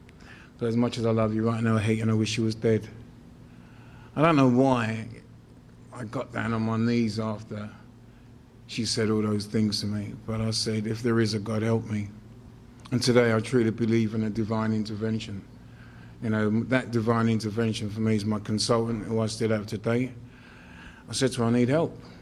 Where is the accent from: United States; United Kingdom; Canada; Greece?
United Kingdom; London; I'm from South London, I live in Brixton